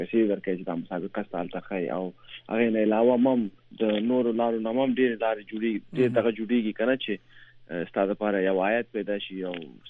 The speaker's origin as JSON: {"language": "Pashto", "country": "Afghanistan", "said": "زه افغان یم او زه به همیشه د افغان په نوم یادېږم"}